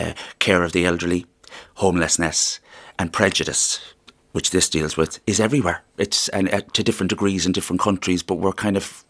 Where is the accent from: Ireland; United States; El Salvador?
Ireland; it's amazing how people just come toward you as an Irish man.